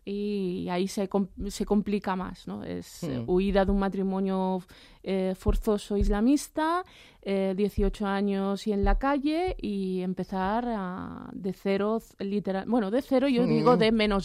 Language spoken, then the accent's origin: Spanish; Figueres, Catalonia, Spain; also born or lived in Barcelona; yo soy nacida en Barcelona, pero crecí en Figueras.